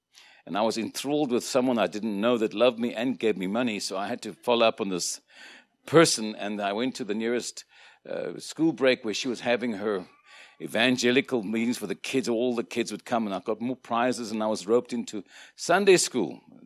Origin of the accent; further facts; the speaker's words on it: Cape Town, Western Cape, South Africa; born there; took them to Cape Town, South Africa, where I was born.